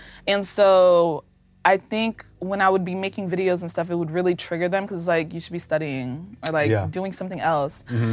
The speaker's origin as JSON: {"language": "English", "country": "Nigeria", "said": "I'm Nigerian."}